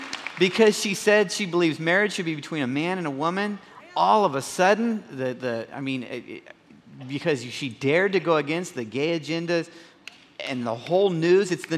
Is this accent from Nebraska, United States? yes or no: yes; Nebraska, United States; Now, I'm not Italian, and I'm from Nebraska. We don't have a really good mafia program there to give me a head start.